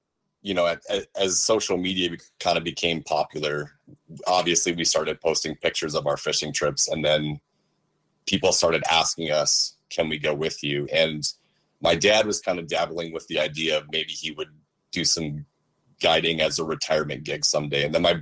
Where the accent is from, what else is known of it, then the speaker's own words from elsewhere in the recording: Iowa, United States; I grew up in Iowa, so I was Iowa born